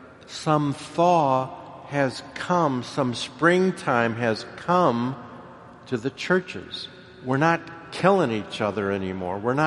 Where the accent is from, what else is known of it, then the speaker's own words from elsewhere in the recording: Milwaukee, Wisconsin, United States; I can't be happy for the Cubs. I'm from Milwaukee.